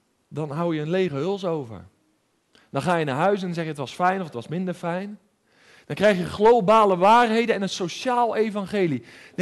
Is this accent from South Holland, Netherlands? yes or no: yes; 's-Gravenzande, South Holland, Netherlands; ik ben opgegroeid in Schravenzand in het Westland, een beetje tussen Den Haag en Hoek van Holland in. En dat is geestelijk een hele schrale omgeving, een kille omgeving. Weinig christenen.